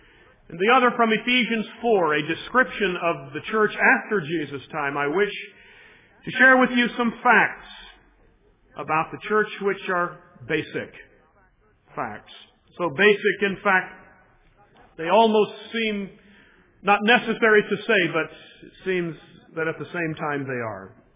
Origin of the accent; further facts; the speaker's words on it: United States; one of our weaknesses as American evangelicals is that we really don't have a doctrine of the church